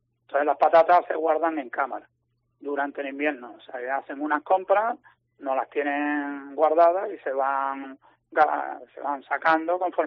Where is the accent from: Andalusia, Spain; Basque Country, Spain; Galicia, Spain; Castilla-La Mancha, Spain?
Andalusia, Spain; Málaga; La familia y todos nosotros somos malagueños y concretamente del centro, vaya.